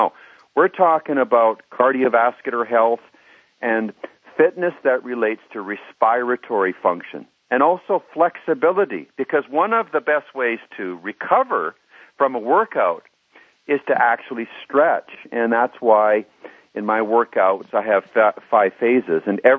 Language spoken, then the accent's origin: English; Alberta, Canada; Now, I grew up in Alberta